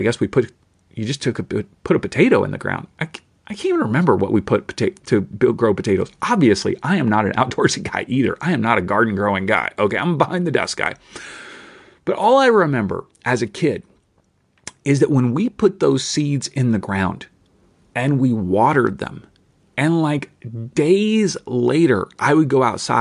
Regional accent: Kentucky, United States; I grew up in Kentucky, if you don't know this, and I lived in several homes in Kentucky

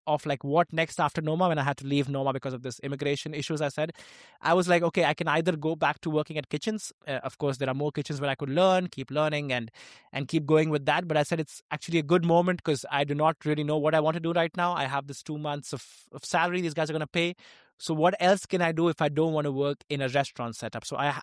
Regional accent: India; born there; because I was born in India

